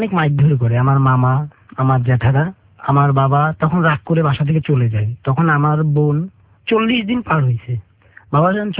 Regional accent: Rangpur, Rangpur Division, Bangladesh; আমি রংপুর থেকে আসছি।

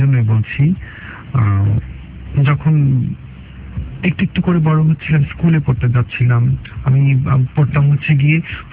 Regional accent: Dhaka, Dhaka Division, Bangladesh; also born or lived in Shyampur; আমার ছেলেবেলা কেটেছে পুরান্ঢাকার মিলবারেক এলাকায়।

